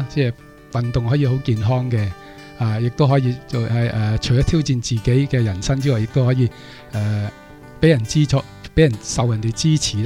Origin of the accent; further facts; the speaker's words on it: Hong Kong; 咁呢個接力賽亦都符合我哋香港人嘅需要啦。